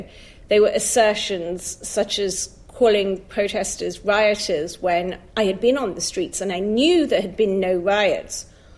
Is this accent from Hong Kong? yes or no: yes; Hong Kong; I grew up in Hong Kong, so my parents moved there when I was a very small child. And so I grew up there, and then I worked as a journalist there.